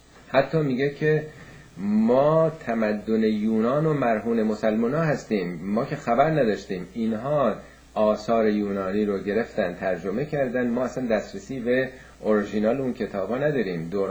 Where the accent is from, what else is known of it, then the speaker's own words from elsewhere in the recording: Iran; ما هم ایرانی هستیم